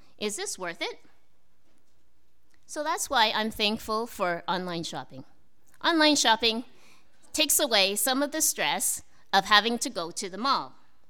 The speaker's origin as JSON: {"language": "English", "town": "Waterloo", "region": "Ontario", "country": "Canada", "tie": "born or raised there", "said": "I grew up in Waterloo, which is like a little small town, right? So not too many people."}